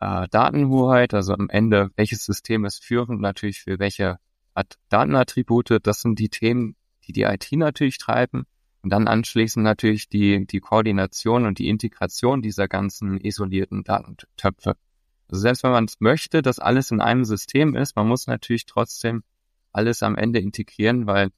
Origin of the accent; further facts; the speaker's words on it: Switzerland; ich komme ja aus der Schweiz